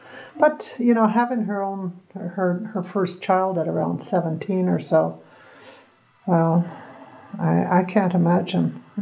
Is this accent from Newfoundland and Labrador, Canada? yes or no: yes; Belle Isle, Newfoundland and Labrador, Canada; born there; I was born on Belle Island, Newfoundland.